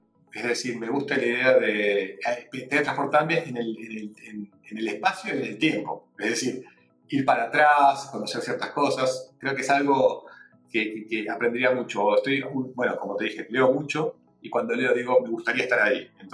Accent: Argentina; es como decimos los argentinos

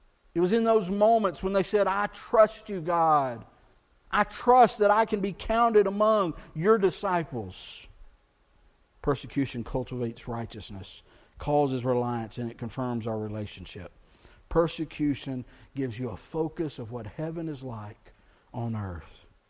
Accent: Texas, United States; Those of you that grew up here, I grew up in Texas, I mean, you just went to church, right?

